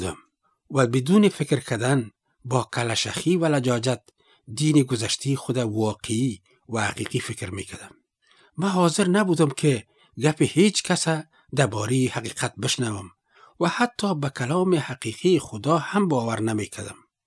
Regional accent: Afghanistan; now in Delhi, India; من از افغانستان هستم. مدت چند سال است که در هندوستان در شهر دیلی باعث مهاجر زندگی میکنم.

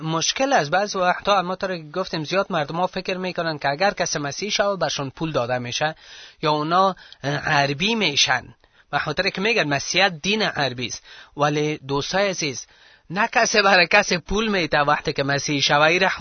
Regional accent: Afghanistan; ما افغان هستیم و ما پیرو عیسی مسیح هستیم.

